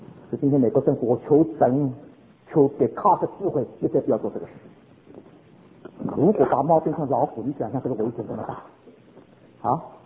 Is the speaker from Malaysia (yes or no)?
no; Guangdong, China; 他是广东人，我也是广东人，晓得吗？